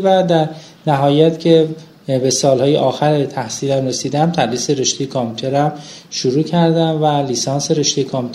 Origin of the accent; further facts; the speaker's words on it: Hamadan, Iran; من متولد 12 اسفند 51 هستم. در شهر همدان دنیا اومدم. در یه خانواده فرهنگی که پدر مادرم معلم هستن به دنیا آمدم.